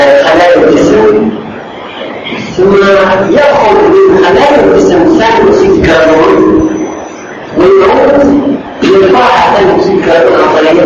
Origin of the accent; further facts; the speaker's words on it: Syria; وعندنا في سوريا منذ أنشئ الدولة